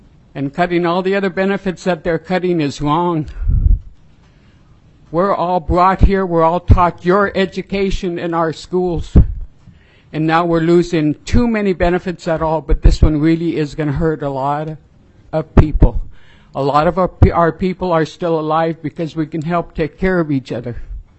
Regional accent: Alaska, United States; I'm from Cape Kwan.

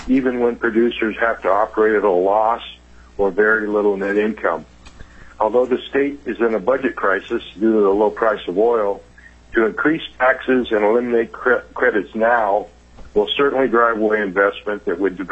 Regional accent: Alaska, United States; calling from Anchorage. I'm testifying for myself in opposition to HB 111. I grew up on the Kenai Peninsula and graduated from UAF.

